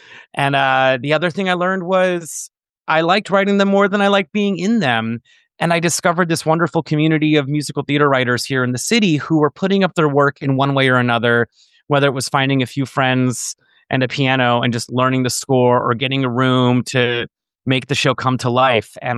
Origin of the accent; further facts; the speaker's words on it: Florida, United States; So even growing up in Florida, we would take these annual or every other year, take a trip to the city and, you know, do a bunch of touristy stuff.